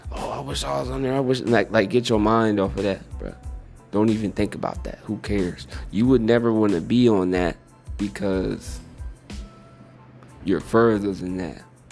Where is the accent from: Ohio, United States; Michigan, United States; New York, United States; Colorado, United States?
Ohio, United States; Xenia; also born or lived in Dayton; A lot of people just assume I'm from Dayton. I'm from Xenia, Ohio. Born and raised. Of course, I was born in Dayton